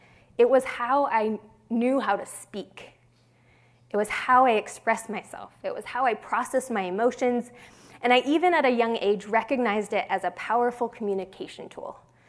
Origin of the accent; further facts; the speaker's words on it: Boise, Idaho, United States; another interesting part of my upbringing was that I grew up in Boise, Idaho.